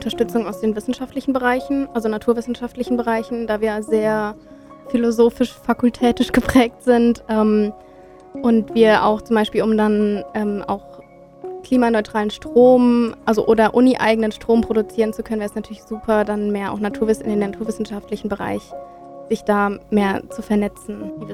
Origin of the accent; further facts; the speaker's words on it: Giessen, Hesse, Germany; Ich bin auch 20 Jahre alt. Ich komme aus Gießen